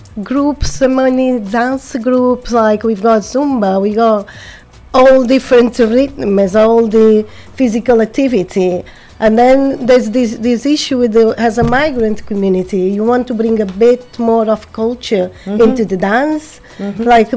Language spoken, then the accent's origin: English; Cape Verde; English is a second language; now in Salford, United Kingdom; because I come from Portuguese country, which Cape Verde, and I've been living in Salford for the last 21, 22 years.